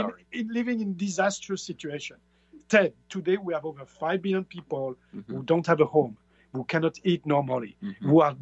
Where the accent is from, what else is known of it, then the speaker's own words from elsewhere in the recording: France; They are contemplating doing that in France next, because France, my home country, is a total mess.